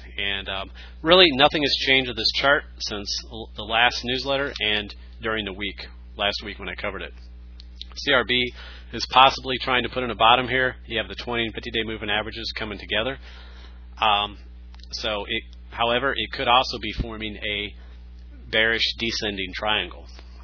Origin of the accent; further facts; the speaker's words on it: St. Louis, Missouri, United States; I'm from the St. Louis area, and so I'm kind of a Kurt Warner fan.